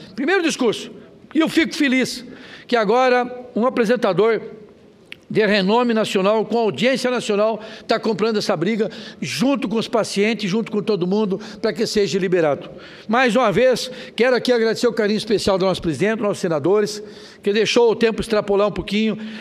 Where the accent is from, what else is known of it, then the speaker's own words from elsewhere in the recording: Rondônia, Brazil; em nome lá do meu estado de Rondônia